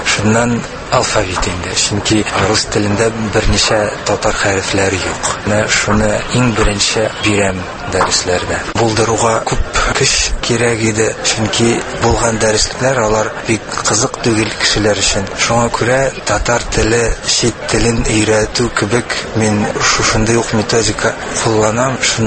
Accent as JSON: {"language": "Tatar", "region": "Tatarstan", "country": "Russia", "second_language": "Tatar", "said": "Ничек инде мин үзем татар, ә татарча сөйләшә алмыйм."}